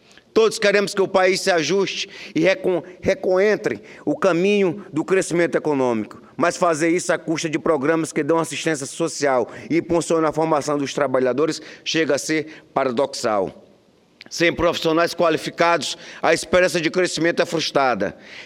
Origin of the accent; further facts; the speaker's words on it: Cruzeiro do Sul, Acre, Brazil; no meu município, na minha terra natal, que se chama Cruzeiro do Sul